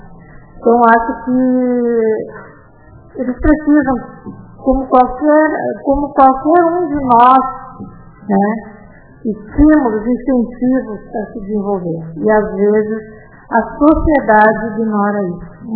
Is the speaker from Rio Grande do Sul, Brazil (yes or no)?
yes; Barão do Triunfo, Rio Grande do Sul, Brazil; Ninguém fala de Barão do Triunfo perto de mim. Minha cidade, meu orgulho, é onde eu me criei, é onde eu tenho a minha vida.